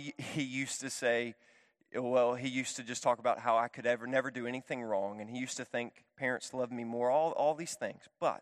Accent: Memphis, Tennessee, United States; Growing up in Memphis, Tennessee, just racial tensions are what they are.

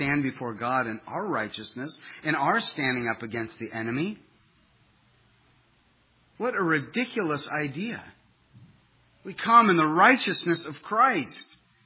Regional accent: Ohio, United States; Growing up in Ohio, we were enamored with the legend of Cornelius Darnell

